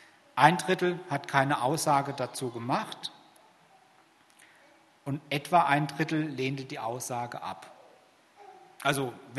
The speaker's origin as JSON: {"language": "German", "town": "Kirchheim", "country": "Germany", "said": "In Kirchheim gibt es bald eine Umgehungsstraße. Yeah. Ich komme aus Kirchheim, ich habe da 30 Jahre lang drauf gewartet."}